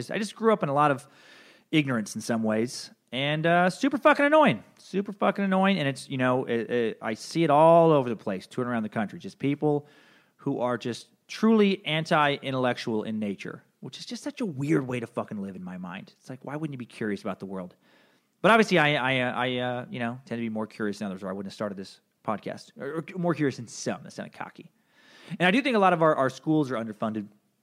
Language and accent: English; United States; Because I'm an American. So why aren't we smarter?